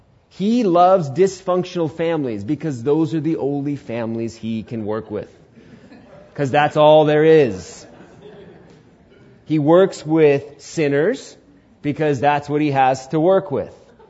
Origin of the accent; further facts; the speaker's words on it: Queens, New York, United States; born there; You know, again, born in Queens, New York, I didn't know anybody that owned a truck. I didn't know any Indian that owned a truck.